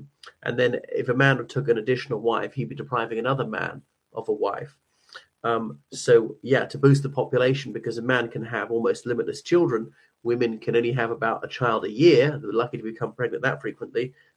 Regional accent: Ireland; from Ireland.

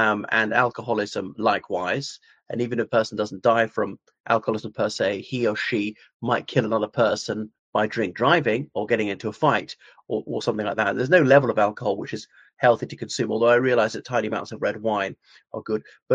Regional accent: Ireland; from Ireland

